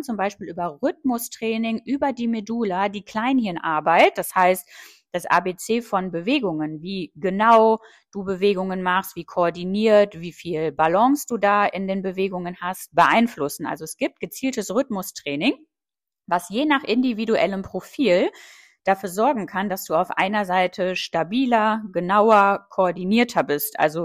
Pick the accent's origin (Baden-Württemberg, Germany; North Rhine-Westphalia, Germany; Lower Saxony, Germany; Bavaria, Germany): Lower Saxony, Germany; Ich komme selber aus Niedersachsen.